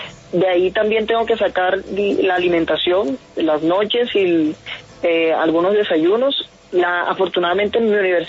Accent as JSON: {"language": "Spanish", "town": "Valledupar", "region": "Cesar", "country": "Colombia", "said": "De Valledupar, César."}